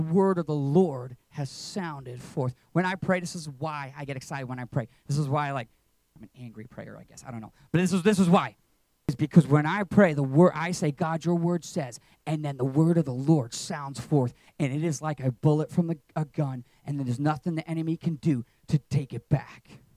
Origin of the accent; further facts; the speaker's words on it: Liverpool, North West England, United Kingdom; I grew up in Liverpool, England, okay? The only sport I ever played was soccer.